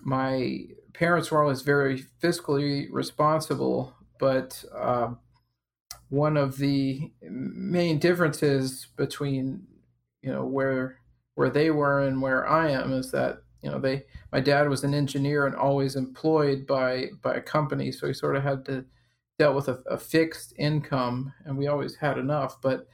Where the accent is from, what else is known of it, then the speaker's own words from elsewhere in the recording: Texas, United States; also born or lived in Louisiana; Grew up in Louisiana and Texas. More Texas than Louisiana, but my family is from Louisiana